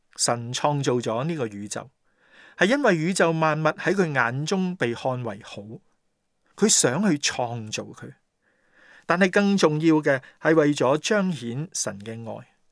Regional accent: China; born there; 而事实上他甚至没有问我究竟想不想出生于中国。当然如果他问我的话，我仍然很开心地选择出生在中国。

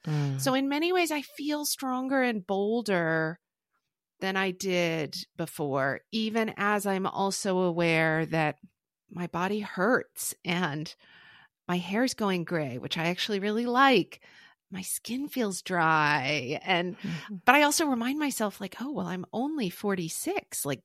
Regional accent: Oklahoma, United States; I grew up in Oklahoma, which is I don't know if you ever watched like Friday Night Lights.

